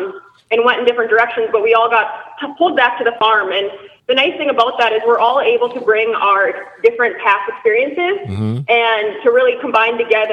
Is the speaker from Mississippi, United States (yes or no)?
no; Grand Forks, North Dakota, United States; So we are born and raised in Grand Forks, North Dakota. It's right on the Minnesota-North Dakota border.